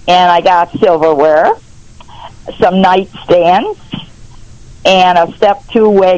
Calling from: Belmont, New York, United States; Belmont, New York.

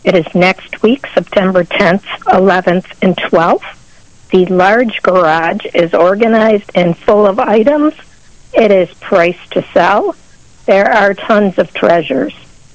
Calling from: Perry, New York, United States

